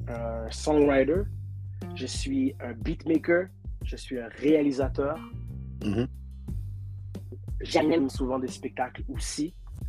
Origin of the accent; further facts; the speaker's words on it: Montreal, Quebec, Canada; born there; Moi, je suis né ici. Moi, je suis né à Montréal.